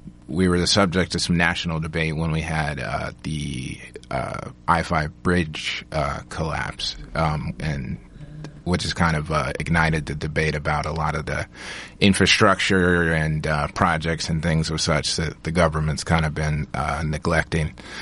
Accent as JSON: {"language": "English", "region": "Washington", "country": "United States", "tie": "born or raised there", "said": "I descend from the Cowichan of Vancouver Island and also the Swinomish Tribe, where I grew up on the Swinomish Indian Reservation."}